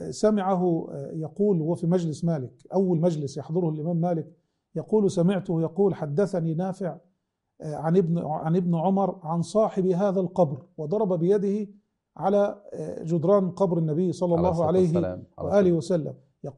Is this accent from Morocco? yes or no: no; Egypt; فنرى مثلا عندنا في مصر مثلا القاف تنطق همزة